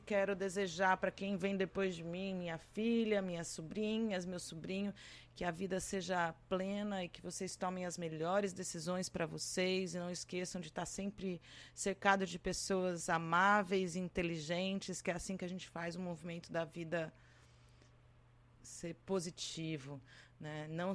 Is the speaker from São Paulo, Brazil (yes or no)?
yes; São Carlos, São Paulo, Brazil; em São Carlos, minha terra natal.